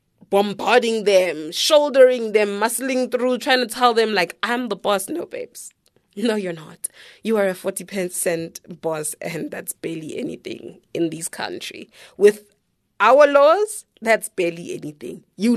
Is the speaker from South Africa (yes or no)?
yes; North West, South Africa; I grew up in the Northwest, so, you know, I learned Afrikaans from first grade.